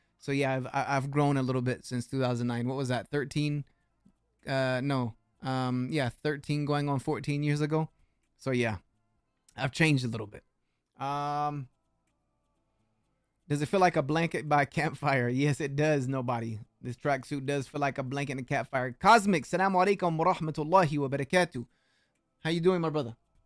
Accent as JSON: {"language": "English", "region": "South Carolina", "country": "United States", "said": "Of course, I'm going to say South Carolina because I'm from South Carolina."}